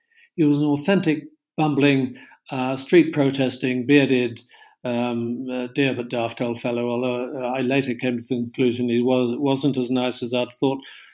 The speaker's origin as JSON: {"language": "English", "region": "South West England", "country": "United Kingdom", "said": "I come from Cornwall and I always like to go out into the sticks, as you metropolitans would say."}